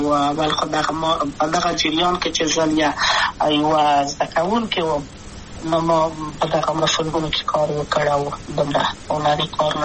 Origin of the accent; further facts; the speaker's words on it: Kabul, Afghanistan; also born or lived in Maidan Wardak; د پلار مې د وردګو ولایت ته خلیګنسه کې دلې د کابل په تختپل سیمه کې یم، او لویا شویم کابل که یم.